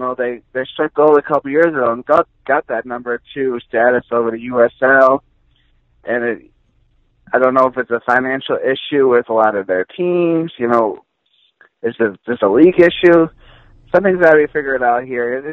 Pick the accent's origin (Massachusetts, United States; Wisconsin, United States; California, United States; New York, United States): New York, United States; Rochester; Well, it's sad for my hometown team I grew up going to so many games.